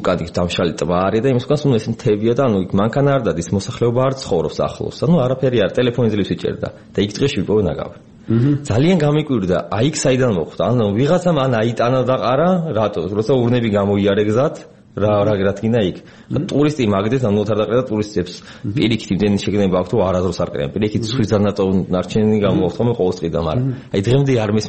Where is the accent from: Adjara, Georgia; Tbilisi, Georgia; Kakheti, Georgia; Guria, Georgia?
Tbilisi, Georgia; born there; თბილისი ჩემია, აქ დაბადებული ვარ